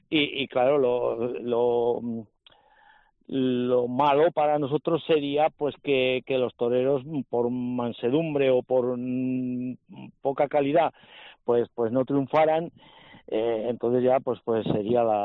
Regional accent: Pamplona, Navarre, Spain; nos ha dado mucho la Plaza de Pamplona, aparte de eso, es que es mi plaza, es mi tierra, es mi gente, ¿entiendes?

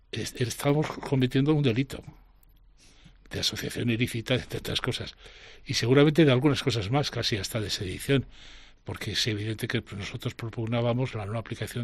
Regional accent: Teruel, Aragon, Spain; now in Zaragoza, Spain; Eso sí, de Aragón sí. Pero claro, claro. Es que mi patria chica es Teruel.

